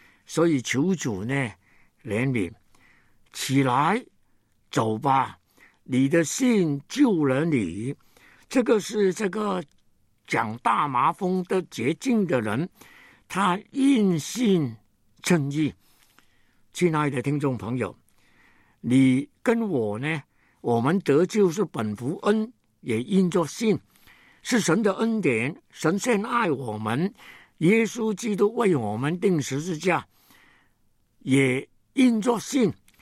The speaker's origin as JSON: {"language": "Chinese", "country": "China", "said": "我们中国人呢，按圣经的理论呢，也是外邦人"}